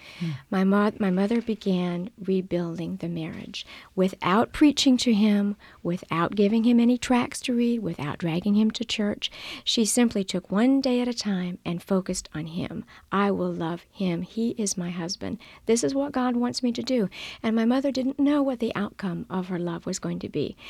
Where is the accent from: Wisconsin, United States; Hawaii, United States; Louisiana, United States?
Louisiana, United States; New Orleans; I grew up in New Orleans, and I lived in a family that was not Christian.